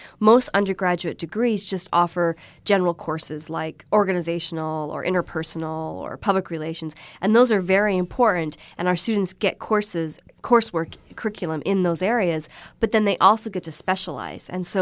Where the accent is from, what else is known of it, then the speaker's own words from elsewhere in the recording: Canada; Yes, I'm from Canada. I was born and raised.